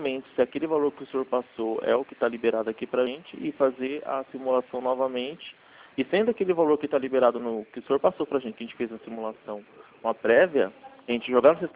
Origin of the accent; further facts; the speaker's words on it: Franco da Rocha, São Paulo, Brazil; A gente é de São Paulo, eu sou daqui de Franco da Rocha.